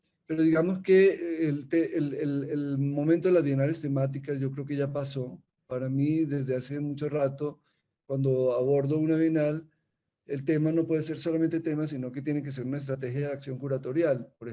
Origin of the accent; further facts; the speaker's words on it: Colombia; voy a hacer algo en mi país, voy a dejar de tener como un trabajo internacional y me voy a centrar en Colombia